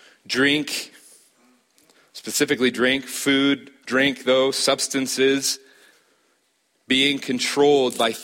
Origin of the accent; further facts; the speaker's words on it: Harrison, Nebraska, United States; I grew up in Harrison, Nebraska.